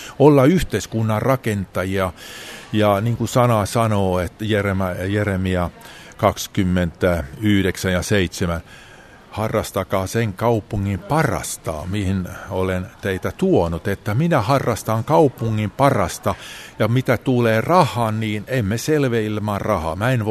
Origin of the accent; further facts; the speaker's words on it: Vaasa, Ostrobothnia, Finland; voi sanoa, että olen aito vaasalainen ja pidän todella paljon Vaasan kaupungista